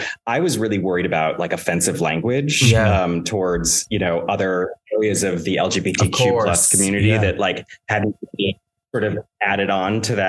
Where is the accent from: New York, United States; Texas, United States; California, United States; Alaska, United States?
Alaska, United States; I grew up in Alaska. I was newly 21.